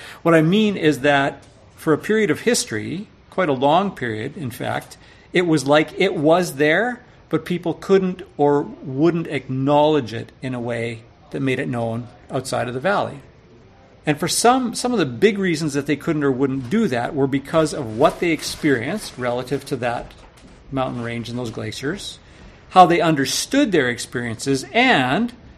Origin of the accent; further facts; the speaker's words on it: Canada; As a Canadian, I've spent a fair bit of time in our own majestic mountains